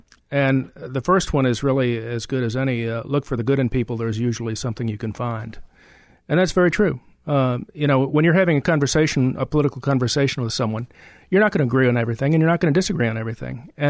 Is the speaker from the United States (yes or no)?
yes; Arlington, Virginia, United States; In Arlington, when I was growing up as a kid, we had elected school boards.